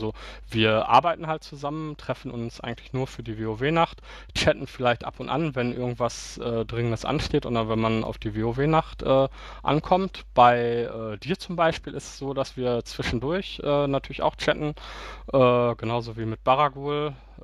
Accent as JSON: {"language": "German", "town": "Gelsenkirchen", "region": "North Rhine-Westphalia", "country": "Germany", "also_born_or_lived": "Bochum", "said": "ich komme aus Gelsenkirchen, hatte eine lange Zeit auch eine Dauerkarte. Als ich dann aber nach Bochum gezogen bin während des Studiums"}